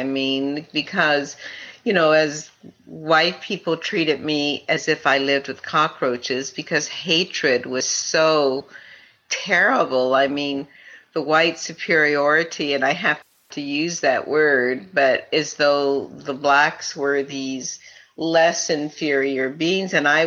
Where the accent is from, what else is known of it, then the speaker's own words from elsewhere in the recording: San Francisco, California, United States; born there; It said I was born in San Francisco.